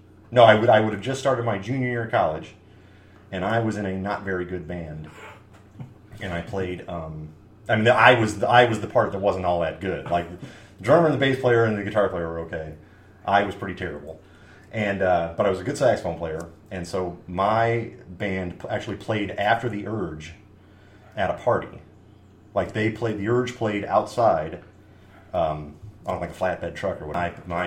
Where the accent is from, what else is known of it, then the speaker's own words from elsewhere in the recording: St. Peters, Missouri, United States; I grew up in St. Peter's, actually. I moved to St. Louis when I was 19, I think.